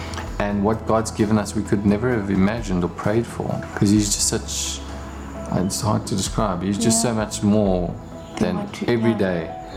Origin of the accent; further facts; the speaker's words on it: Rustenburg, North West, South Africa; We grew up in Rustenburg.